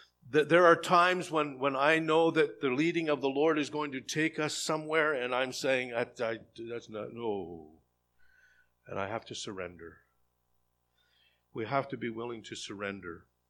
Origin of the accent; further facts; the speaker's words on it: Rockville, United States; Back in the generation that I grew up in Rockville, the fishing industry was not lucrative like it is today. We were poor.